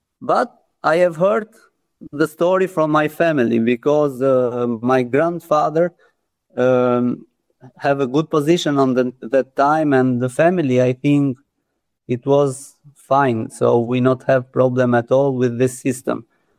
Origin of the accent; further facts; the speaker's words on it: Tirana, Tirana County, Albania; English is a second language; I am born from Tirana, and my origin is from Tirana.